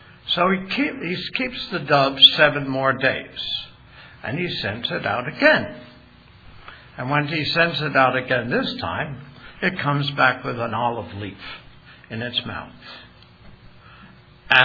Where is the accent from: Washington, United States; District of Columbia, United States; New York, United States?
New York, United States; New York City; At least I come from New York City.